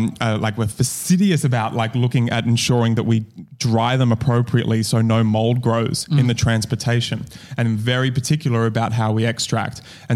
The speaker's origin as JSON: {"language": "English", "country": "United States", "said": "Whereas like, I'm from America."}